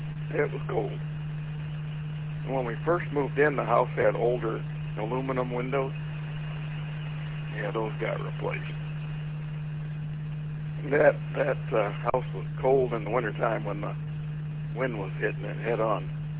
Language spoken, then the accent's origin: English; Michigan, United States; Oh yeah, I grew up on Runyon Lake, just south of Fenton.